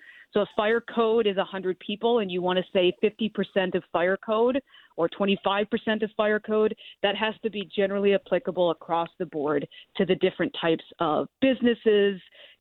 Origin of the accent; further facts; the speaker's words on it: South Dakota, United States; I'm from South Dakota, they haven't at all placed any COVID restrictions